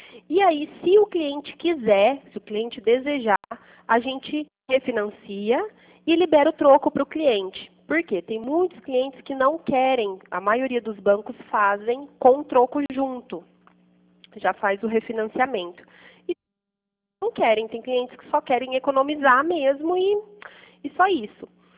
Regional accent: Pirassununga, São Paulo, Brazil; eu sou de Pirassununga.

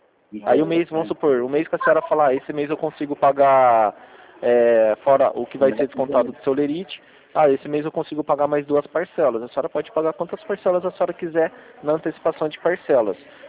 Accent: Rio Claro, São Paulo, Brazil; Eu sou de Rio Claro mesmo.

